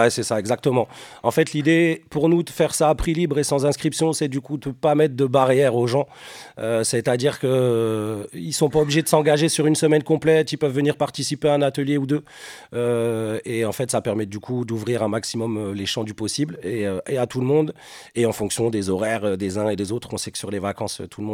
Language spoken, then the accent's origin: French; Lille, Hauts-de-France, France; Je viens de Lille, j'ai grandi dans un quartier populaire